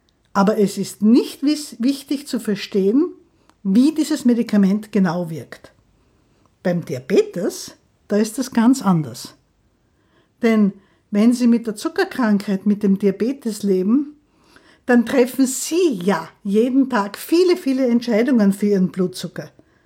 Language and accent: German; Graz, Styria, Austria; now in Vienna, Austria; Ich bin eigentlich gar keine Wienerin, aber ich liebe diese Stadt. Ich komme aus Graz, habe in Wien dann fertig studiert